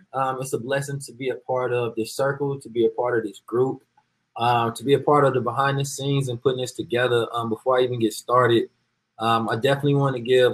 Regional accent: Oakland, California, United States; So a little background on me. I am from Oakland, California.

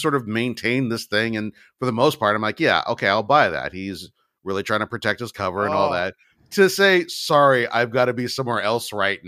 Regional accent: New Jersey, United States; And I did what I had to do because I'm from Jersey.

